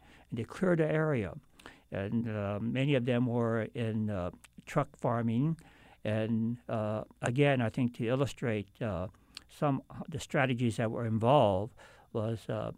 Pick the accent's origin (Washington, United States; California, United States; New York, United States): Washington, United States; because I grew up on the Indian reservation. And the reason why we were on this Indian reservation was because of the alien land laws. And the in the case of my family, we went to the Yakima Indian Reservation in eastern Washington